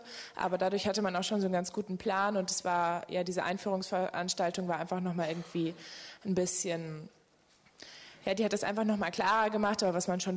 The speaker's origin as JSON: {"language": "German", "town": "Wetzlar", "region": "Hesse", "country": "Germany", "said": "bin 18 Jahre alt und studiere zusammen mit Lukas Psychologie. Wir haben zusammen angefangen, also bin ich auch im 3. Semester und ich komme ursprünglich aus Wetzlar in Mittelhessen, falls das jemand kennt."}